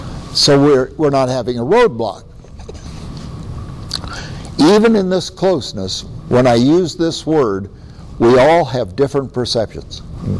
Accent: United States; I am American, all right? Temporarily. It's not permanent.

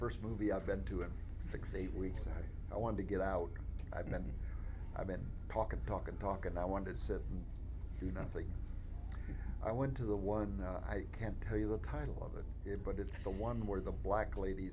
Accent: Iowa, United States; moved away; when I moved here from the Northwest, one of the things I had to do in my first 5 years in the South was get used to what I had known in Iowa. You know, in Iowa when I was a boy, because Iowa's, it's Northern, but it's Bible Belt.

